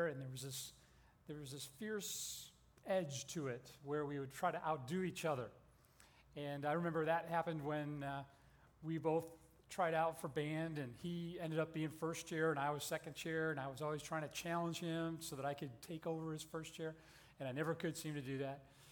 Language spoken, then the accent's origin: English; Indiana, United States; Jay and I grew up together in Indiana.